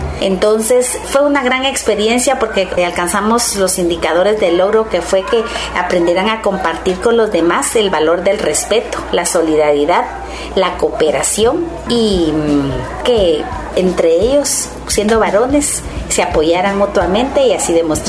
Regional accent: Guatemala; nosotros como guatemaltecos soñamos un mejor país

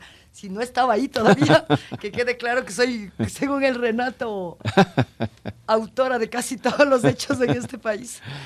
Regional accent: Ecuador; con lo que somos los ecuatorianos

